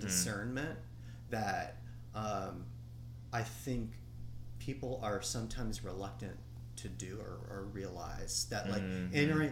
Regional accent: Louisiana, United States; as a Cajun raised in that kind of tradition a little bit, not claiming that I understand it experientially.

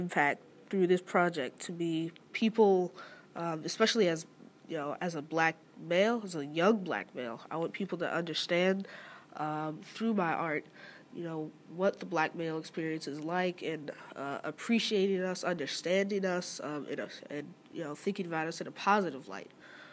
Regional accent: Oakland, California, United States; I'm from Oakland, California, and I love drawing and art.

